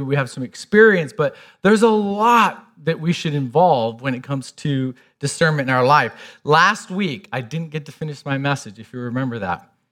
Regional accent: Michigan, United States; now in Colorado, United States; When we first got here, we're from the Midwest, from Michigan.

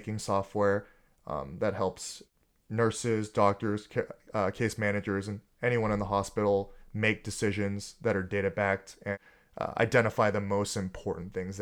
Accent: Georgia, United States; So I'd say growing up in Georgia, I think there was a keen awareness of Black racism

